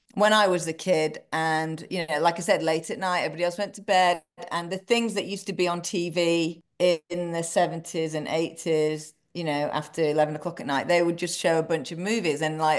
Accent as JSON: {"language": "English", "country": "United Kingdom"}